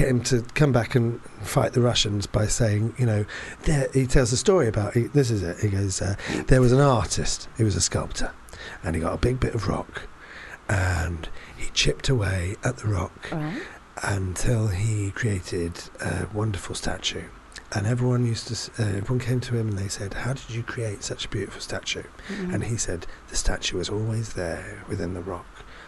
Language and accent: English; London, United Kingdom; My father is from Evesham. And I am from London.